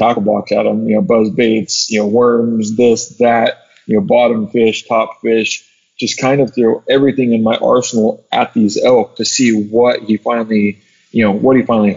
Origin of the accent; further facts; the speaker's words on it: Washington, United States; I've been faced with this a lot in my home state of Washington.